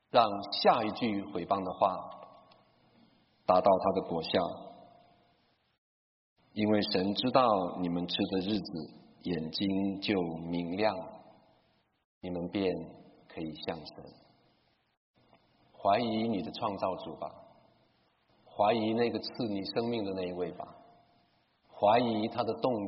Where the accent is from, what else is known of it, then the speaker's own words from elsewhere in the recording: Taiwan; 我在台湾长大的时候，从小对一样事情就喜爱的不得了